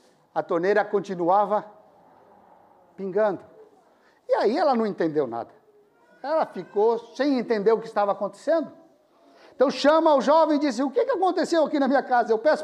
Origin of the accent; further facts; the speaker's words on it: Brazil; Eu sou brasileiro.